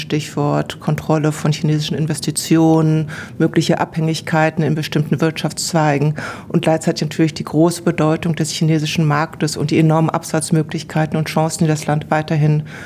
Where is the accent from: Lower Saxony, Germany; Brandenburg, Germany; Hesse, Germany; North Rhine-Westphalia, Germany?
Lower Saxony, Germany; Lüneburg; now in Australia; Ich komme aus Lüneburg in Niedersachsen und habe dann mein Studium an der Uni Köln zugebracht.